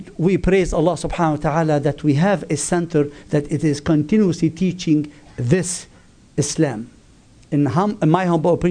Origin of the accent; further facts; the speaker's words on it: Lebanon; I have to be honest with you, I come from Lebanon